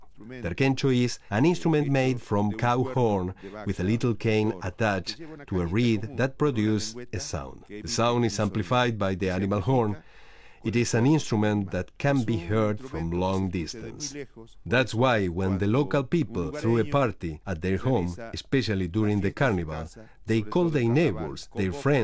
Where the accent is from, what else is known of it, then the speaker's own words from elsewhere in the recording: Purmamarca, Jujuy, Argentina; I say, I'm from Purmamarca. I belong to the Humahuacas.